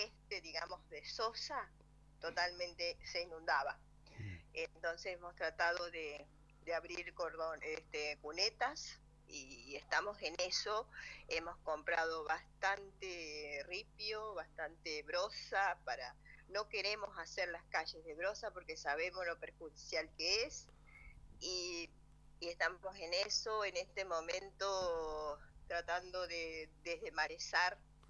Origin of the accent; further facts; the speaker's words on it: Victoria, Entre Ríos, Argentina; Me vine de Victoria a estudiar a Paraná y me recibí y tuve mi cargo en Paraná.